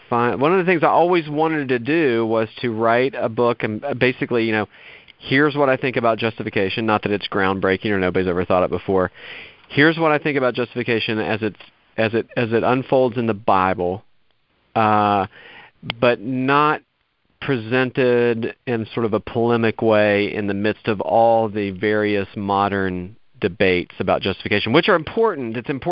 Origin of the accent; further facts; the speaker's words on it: West Virginia, United States; born there; Yeah, I was born in West Virginia.